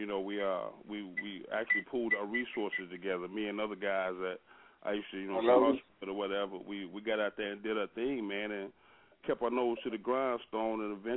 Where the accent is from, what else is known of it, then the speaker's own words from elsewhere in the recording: Mississippi, United States; I mean, I grew up on it. You know, I love all types of music, but due to the fact that I'm from Mississippi